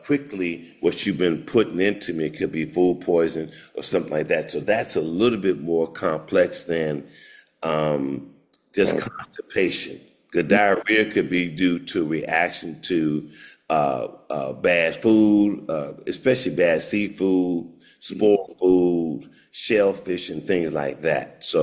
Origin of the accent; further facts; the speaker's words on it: Oklahoma, United States; so I'm from Oklahoma. Mm-hmm. And I made my first quarter picking cotton.